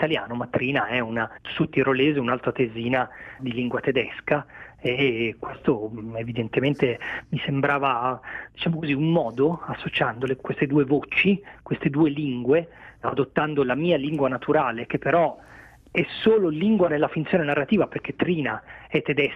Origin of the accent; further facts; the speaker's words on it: Milan, Lombardy, Italy; io sono un milanese di origini pugliesi, quindi sono l'uomo più di pianura possibile.